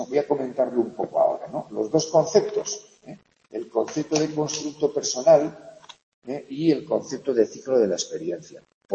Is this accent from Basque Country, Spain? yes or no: no; Navarre, Spain; yo soy navarro, pero tengo ideas distintas a otros navarros. Soy español y tengo ideas distintas a otros españoles.